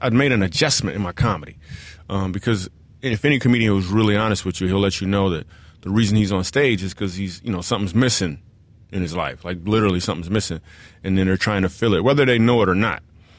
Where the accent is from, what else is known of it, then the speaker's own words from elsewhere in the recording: Grand Rapids, Michigan, United States; I was actually at a movie theater when I was 17 years old in Grand Rapids, Michigan, my hometown